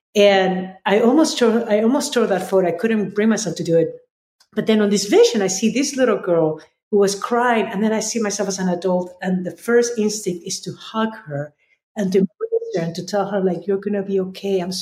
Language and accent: English; Lima, Peru; So I was born and raised in Lima, Peru.